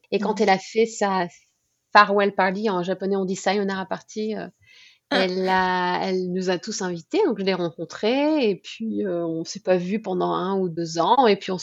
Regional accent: Grand Est, France; born there; Et l'allemand, parce que je suis née dans les Vosges, tout près de l'Alsace. Et la première langue que tu apprenais quand tu allais au collège, c'était l'allemand. Donc, j'ai appris l'allemand, mais j'ai un peu oublié, en fait.

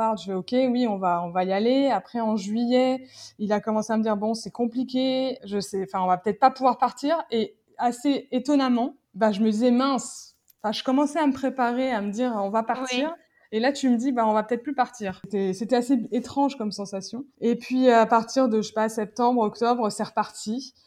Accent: France; now in Los Angeles, United States; Je suis française, j'habitais à Paris avant de débarquer à Los Angeles.

